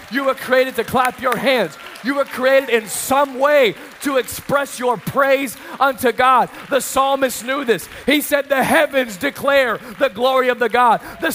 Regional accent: the South, United States; Listen, you go down, I'm from the South, and they praise and worship.

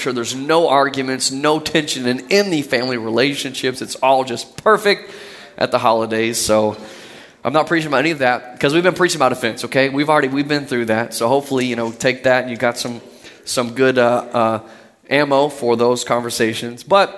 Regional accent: the South, United States; I mean, I'm from the South, so it may be completely different fare here.

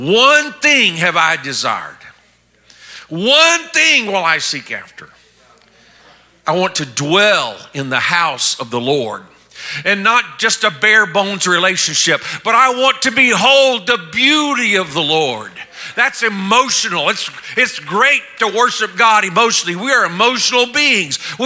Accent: South Korea; I grew up in Korea, where my parents were missionaries many years ago.

